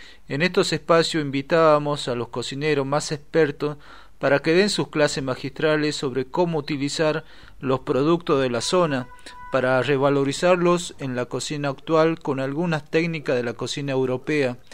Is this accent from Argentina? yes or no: yes; Northwest Argentina, Argentina; un grupo de personas del noroeste argentino que nos reunimos para investigar, estudiar y difundir la gastronomía andina